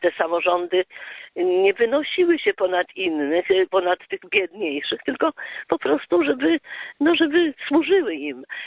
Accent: Warsaw, Masovian Voivodeship, Poland; born there; ja się urodziłam w gruzach Warszawy.

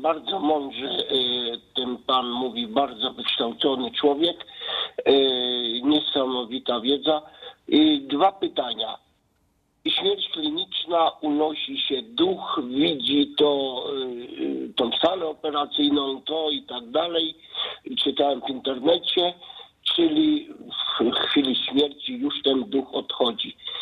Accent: Silesian Voivodeship, Poland; Na cmentarzu u nas na Śląsku piękny napis

